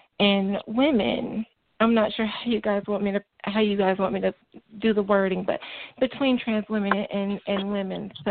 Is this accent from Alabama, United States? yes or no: yes; Alabama, United States; also born or lived in Florida; I'm 28 years old. I was born in Florida, raised in Alabama, and I am a Southerner at heart.